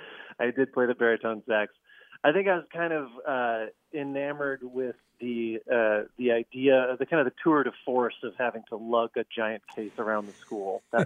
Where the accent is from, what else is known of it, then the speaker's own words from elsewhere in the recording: Madison, Wisconsin, United States; also born or lived in Minneapolis / Philadelphia; I grew up in Madison, Wisconsin. We moved around a little bit when I was a kid. I was actually born in Minneapolis and lived in Philadelphia for a little while, but we eventually settled when I was maybe about 7 or 8 in Madison.